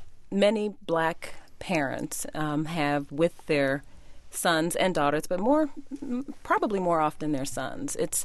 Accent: Gary, Indiana, United States; had been shot and killed by white policemen in my hometown of Gary, Indiana

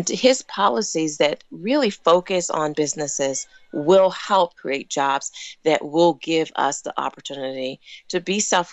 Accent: Youngstown, Ohio, United States; particularly where I grew up in Youngstown, Ohio, where the average income is about $13,000

